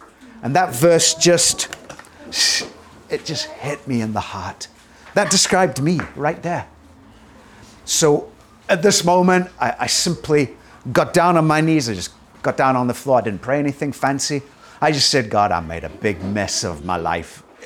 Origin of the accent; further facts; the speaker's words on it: Durban, KwaZulu-Natal, South Africa; born there; moved away as an adult; I was born in Durban, South Africa, quite a long time ago. I lived the first 24 or 5 years of my life in South Africa. I wasn't brought up as a Christian. I was brought up in a fairly sheltered home, a fairly academic home.